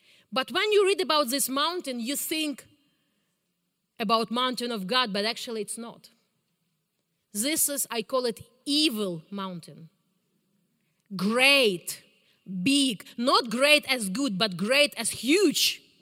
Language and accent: English; Ukraine; English is a second language; Because I grew up in Soviet Union, I never traveled. And we didn't have mountains on the most part of Ukraine.